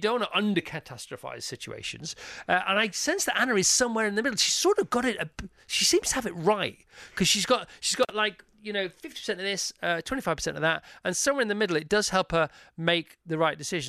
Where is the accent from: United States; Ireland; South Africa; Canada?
Ireland; Hang on a minute, we're Irish. We are PR.